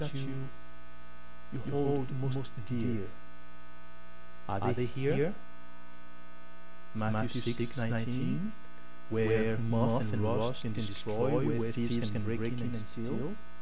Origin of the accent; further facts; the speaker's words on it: Cameroon; now in Canada; My temporary status is that I'm Canadian. My previous temporary status was that I was Cameroonian.